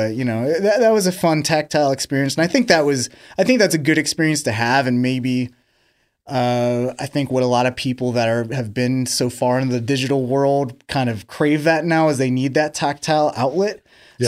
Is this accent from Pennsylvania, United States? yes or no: yes; Pittsburgh, Pennsylvania, United States; also born or lived in Manhattan / New Jersey; So that I grew up in Pittsburgh